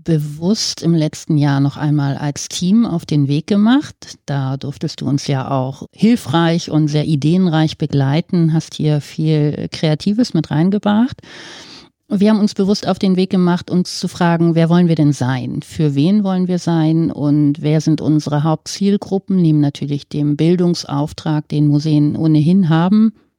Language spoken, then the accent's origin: German; Lower Saxony, Germany; born there; Ich bin gebürtig aus dem Cuxland, also ich bin ein Nordlicht, ein Fischkopf, wie ich immer sage